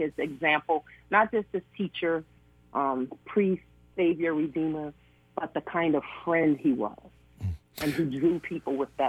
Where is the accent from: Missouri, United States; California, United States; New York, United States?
California, United States; Oakland; I'm from Oakland, California, the land of Black Panthers